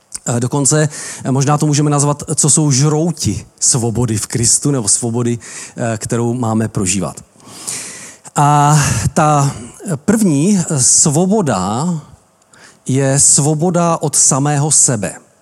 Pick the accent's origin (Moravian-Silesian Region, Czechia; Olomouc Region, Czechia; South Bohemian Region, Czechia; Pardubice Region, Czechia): Moravian-Silesian Region, Czechia; Ostrava; now in Čeladná, Czech Republic; z Ostravy, ale už nejsme, jsme z Beskyd, jsme z Čeladné